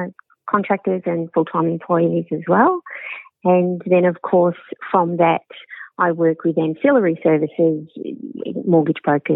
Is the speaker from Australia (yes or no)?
yes; Melbourne, Victoria, Australia; I'm a Melbourne girl, born and bred in Melbourne. I grew up in Broadmeadows.